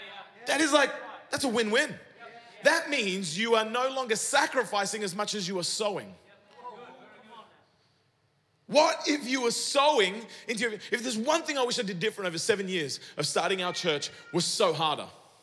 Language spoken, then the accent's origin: English; Sydney, New South Wales, Australia; I grew up in Fairfield in Sydney.